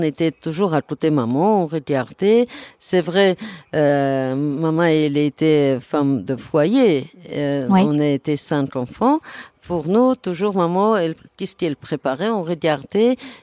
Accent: Georgia; French is a second language; je suis arménienne de Géorgie, je grandis avec cette nourriture. Même on est arménien, on mangeait nourriture géorgienne, arménienne

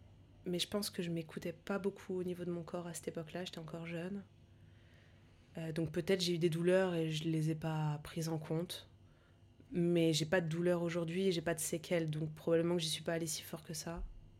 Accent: Bastia, Corsica, France; now in Aix-en-Provence, France; En arrivant de la Corse, pas du tout.

